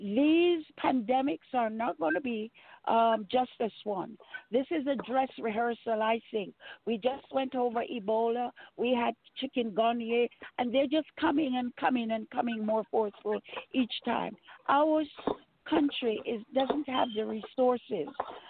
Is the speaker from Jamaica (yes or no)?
yes; Jamaica; because we're Jamaican